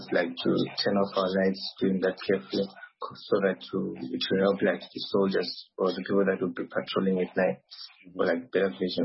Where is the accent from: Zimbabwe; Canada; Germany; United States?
Zimbabwe; moved away as an adult; now in Chmielnytskyi, Ukraine